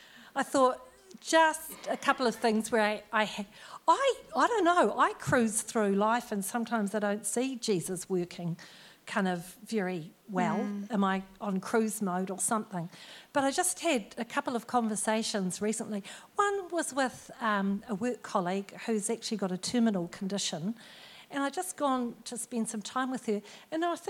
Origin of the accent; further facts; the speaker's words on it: Auckland, New Zealand; born there; now in Christchurch, New Zealand; I was born in Auckland, and I don't own up to that very often, living in Christchurch.